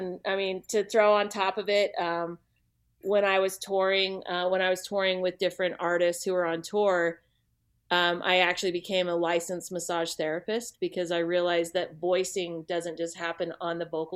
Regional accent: Salt Lake City, Utah, United States; yeah, so I'm based out of Salt Lake City. I grew up in Salt Lake City, Utah. Uh-huh. Still live here, but I have a studio in Utah

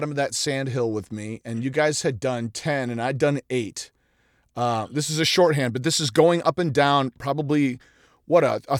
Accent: Michigan, United States; I know you're from Michigan. We're both from Michigan.

